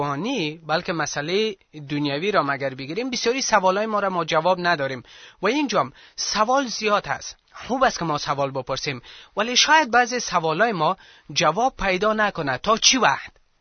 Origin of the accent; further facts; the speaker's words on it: Afghanistan; خود ما که افغان هستیم شکر پیرو عیسی مسیح هستیم